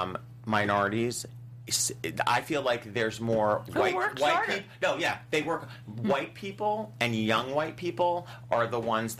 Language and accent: English; New Jersey, United States; born there; because I was born in New Jersey